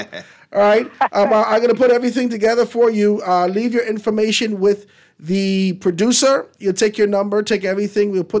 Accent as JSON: {"language": "English", "town": "8 Mile Rock", "country": "Bahamas", "said": "Well, you know, I'm from Hanna Hill, 8 Mile Rock. That's my people."}